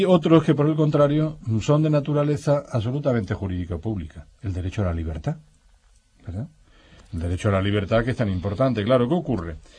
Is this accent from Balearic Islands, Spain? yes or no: no; Andalusia, Spain; Cuando digo a la gente, yo soy andaluz, gente para mí no es despectivo